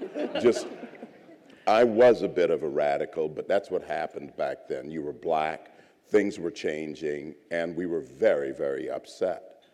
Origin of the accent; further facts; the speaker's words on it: Savannah, Georgia, United States; I'm from Savannah, Georgia.